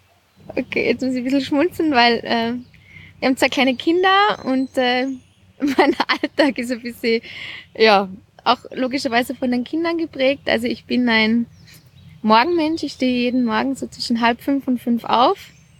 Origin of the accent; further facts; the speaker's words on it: Jochberg, Tyrol, Austria; now in Salzburg, Austria; Ich komme aus Tirol, aus Jochberg. Mein Mann behauptet zwar, ich sei jetzt Salzburgerin, weil mein Hauptwohnsitz in Salzburg ist. Ich sage immer noch, nein, ich bin und bleib Tirolerin, aber ich komme aus Jochberg.